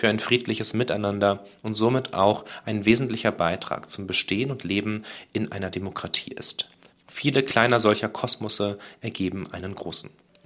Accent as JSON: {"language": "German", "region": "Berlin", "country": "Germany", "tie": "born or raised there", "said": "Ich bin ein Wendekind in Berlin aufgewachsen"}